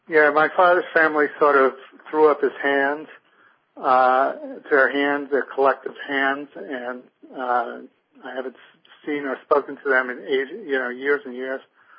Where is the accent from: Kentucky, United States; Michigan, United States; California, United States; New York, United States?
New York, United States; So he went and got me, which is why I grew up in New York and why I didn't know my cousin or anything about her.